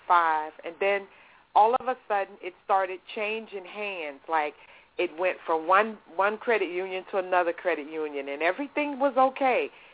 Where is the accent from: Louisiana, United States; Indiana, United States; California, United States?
Louisiana, United States; New Orleans; now in Baton Rouge, United States; Yeah. I'm from New Orleans. I live in the capital city now. And I moved here after Katrina, came here.